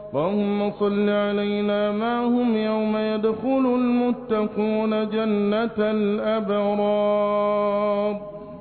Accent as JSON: {"language": "Arabic", "country": "Egypt", "said": "اللهم احفظ بلادنا مصر بحفظك"}